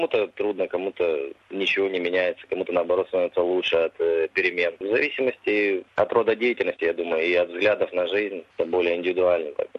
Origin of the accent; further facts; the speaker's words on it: Mykolaiv, Mykolaiv Oblast, Ukraine; Я сам из Николаева, и семья у меня там, у меня жена, ребенок